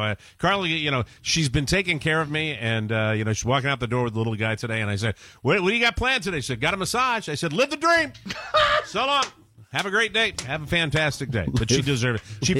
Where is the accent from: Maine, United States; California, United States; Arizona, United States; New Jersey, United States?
Maine, United States; I'm from Maine.